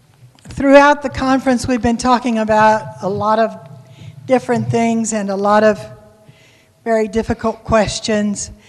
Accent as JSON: {"language": "English", "town": "Corpus Christi", "region": "Texas", "country": "United States", "tie": "born or raised there", "also_born_or_lived": "Dallas", "said": "I was born in Corpus Christi, Texas. So I'm a hometown girl here, almost. I went to school at Hockaday in Dallas. I'm basically a Texan who has taken a really long journey elsewhere."}